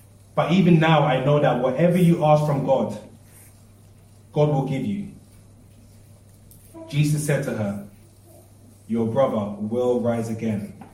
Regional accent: Ghana; I'm from Ghana, so it's just innumerable in cedis.

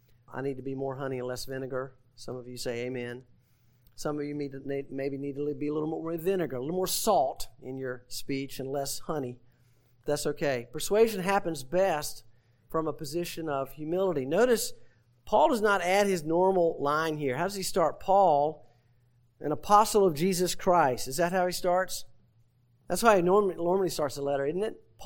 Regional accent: the South, United States; And I say Philemon, Jeff, because I'm from the South.

